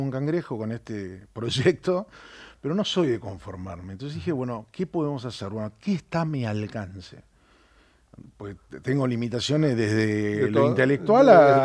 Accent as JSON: {"language": "Spanish", "country": "Argentina", "said": "porque así somos los argentinos cuando estamos encolumnados"}